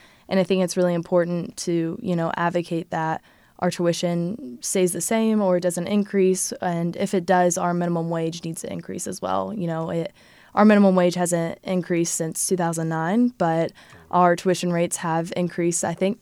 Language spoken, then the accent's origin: English; Louisville, Kentucky, United States; I grew up right outside of Louisville, so, you know, we had access to transportation and running water, and, you know, it was a 10-minute drive to downtown Louisville